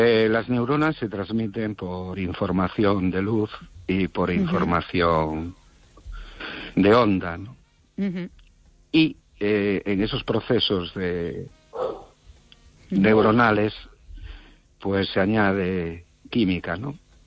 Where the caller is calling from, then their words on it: Ourense, Galicia, Spain; de Orense.